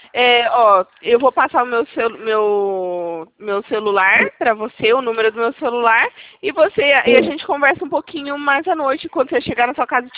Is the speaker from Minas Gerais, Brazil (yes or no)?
no; Campinas, São Paulo, Brazil; Eu sou daqui de Campinas.